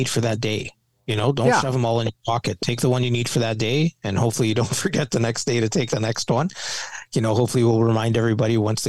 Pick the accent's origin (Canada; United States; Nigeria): Canada; we're Canadian, for God's sake.